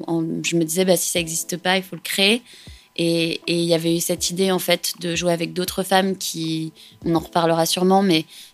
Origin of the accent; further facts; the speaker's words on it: Rennes, Brittany, France; Je viens de Rennes.